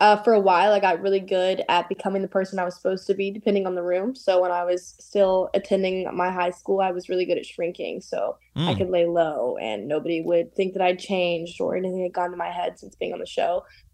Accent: Tennessee, United States; I'm from Tennessee. So there's some country in there too.

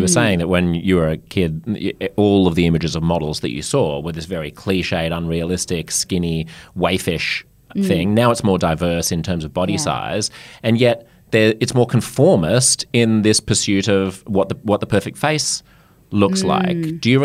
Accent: Australia; I'm French Australian

